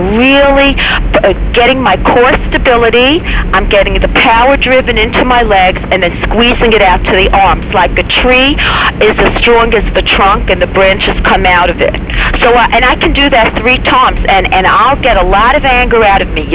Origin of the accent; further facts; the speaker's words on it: New York, United States; Well, I'm from New York, you know?